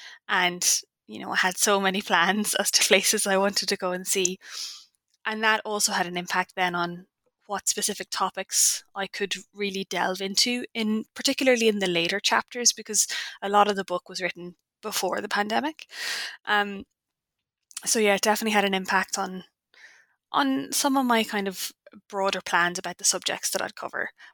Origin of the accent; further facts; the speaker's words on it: Ireland; I'm Irish.